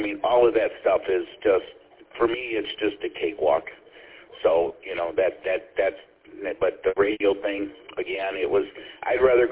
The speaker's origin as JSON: {"language": "English", "town": "Paw Paw", "country": "United States", "tie": "born or raised there"}